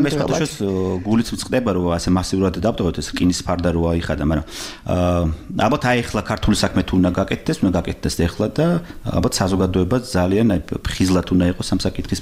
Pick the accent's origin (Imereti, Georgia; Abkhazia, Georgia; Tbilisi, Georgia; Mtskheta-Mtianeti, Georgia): Tbilisi, Georgia; მე კიდე დასტურებთ რომ მე ვარ საქართველოს შვილი, გაზრდილი ვარ. საქართველოს თბილისის და საქართველოს ყაიდაზე